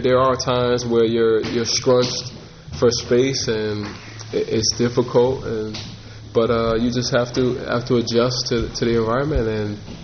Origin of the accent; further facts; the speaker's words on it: Schenectady, New York, United States; Well, since I was born and raised in Schenectady, it really felt great